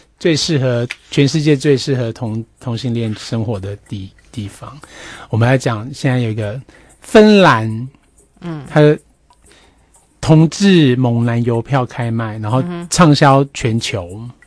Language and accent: Chinese; Taiwan; 就说我们台湾人很保守什么之类的、啊，或者我会跟他说哦没有，我们台湾可能那个 email 会检查